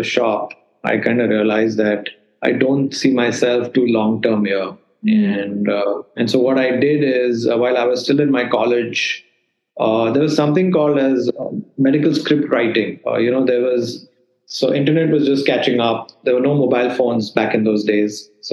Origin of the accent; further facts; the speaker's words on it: Pune, Maharashtra, India; also born or lived in Mumbai; Started my schooling in Pune. I was born in Bombay. Mm-hmm. And so I studied at the Bishop School here in Pune.